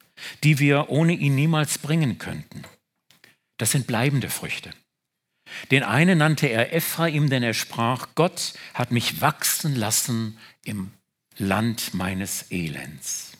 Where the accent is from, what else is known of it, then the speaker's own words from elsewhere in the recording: Baden-Württemberg, Germany; Wir sind keine Schwaben, wir sind Badener.